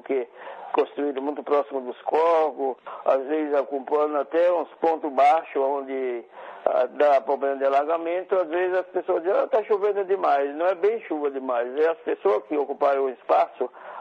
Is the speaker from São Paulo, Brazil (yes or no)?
no; Bahia, Brazil; Eu sou da Bahia de Formosa, né? na verdade não é uma cidade, é um povoado com uma quantidade de pessoas muito pequena. Uhum. E é um povoado aí depois de Euclides da Cunha